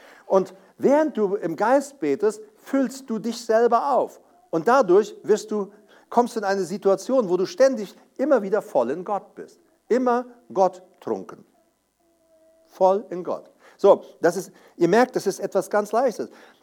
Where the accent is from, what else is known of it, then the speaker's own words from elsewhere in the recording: Paraguay; Aber ich bin da aufgewachsen auf dem Land